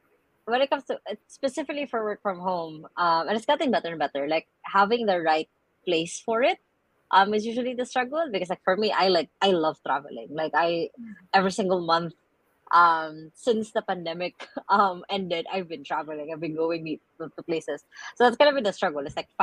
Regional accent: Tacloban, Eastern Visayas, Philippines; 18 years old, I was suddenly right in smack dab in the middle of Taiku Yolanda, because I'm originally from Tacloban

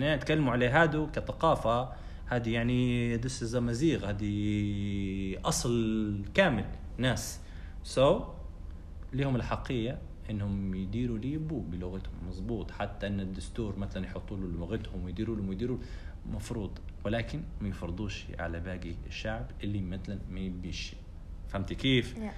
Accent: Libya; وإحنا هذا الشيء مش مستوعبينه كليبيين. التنوع الثقافي والهوية اللي عندنا في ليبيا مميز جدا

